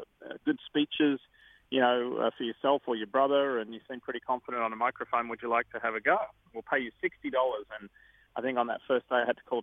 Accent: Brisbane, Queensland, Australia; when I was about 20 years old, growing up in Brisbane, and I grew up in a motorcycle racing family

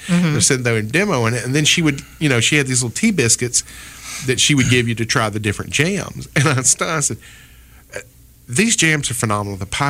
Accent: Alabama, United States; also born or lived in Tennessee / Mississippi / Florida; I said, I'm telling you, I'm from Alabama. I lived in Tennessee and Mississippi and Florida.

